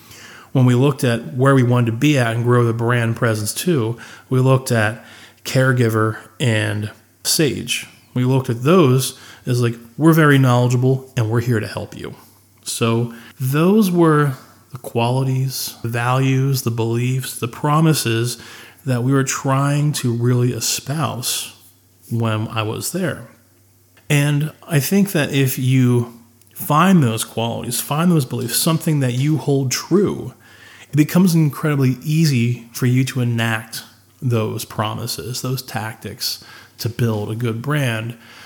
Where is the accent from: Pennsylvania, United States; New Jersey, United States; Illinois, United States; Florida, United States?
Pennsylvania, United States; I am from Central Pennsylvania, and there is a growing debate that we all love to talk about in Central PA.